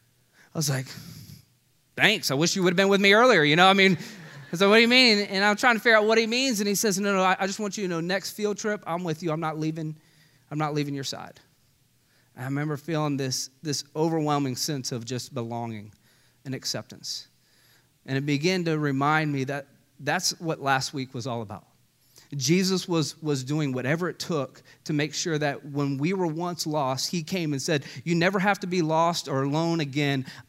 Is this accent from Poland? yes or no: no; Orlando, Florida, United States; because I am from Orlando, I remember being in eighth grade, and we had the big field trip coming up where we go to Epcot.